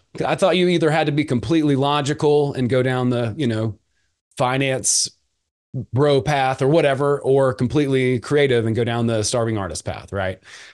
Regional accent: Georgia, United States; I'm from West Georgia. I grew up around a bunch of meth heads.

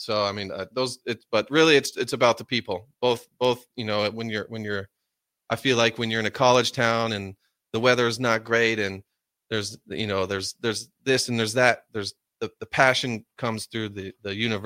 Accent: Columbus, Ohio, United States; also born or lived in Cincinnati; Obviously, I was born in Cincinnati. We moved up to Columbus when I was like 2 years old, and I lived in Columbus, and, you know, my parents still live there.

